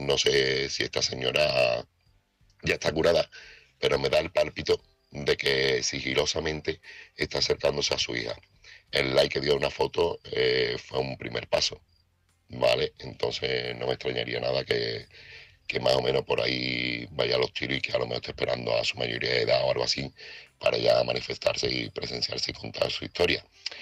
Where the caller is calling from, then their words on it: Seville, Andalusia, Spain; corresponsal de Sevilla.